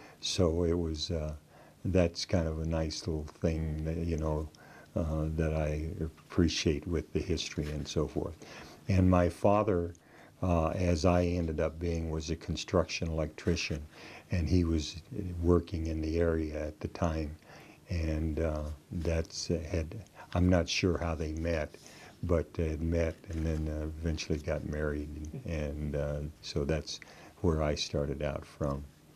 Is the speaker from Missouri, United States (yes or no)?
no; DeLand, Florida, United States; born there; I was born in DeLand, Florida, which is a nice little town, and in Volusia County.